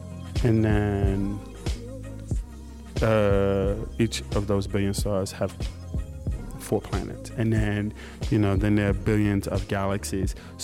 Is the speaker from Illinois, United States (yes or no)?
no; New York City, New York, United States; I live in New York, and my New York has a way, and I'm from New York, so I'm gonna talk bad about it, and it's allowed.